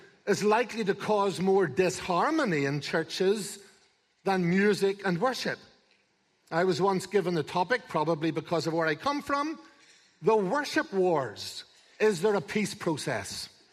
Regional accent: Northern Ireland, United Kingdom; I'm from Northern Ireland.

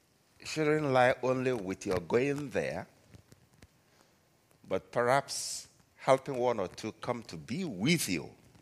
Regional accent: Nigeria; now in Ghana; We have the same challenge in my home country, Nigeria. I live in Ghana now.

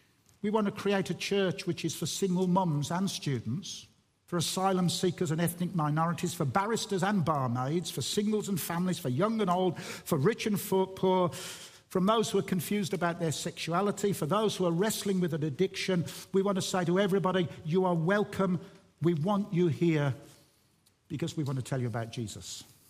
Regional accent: Dudley, West Midlands, United Kingdom; accent: Dudley; how on earth can anybody listen to that accent or sound as if I'm from Dudley, of all places?

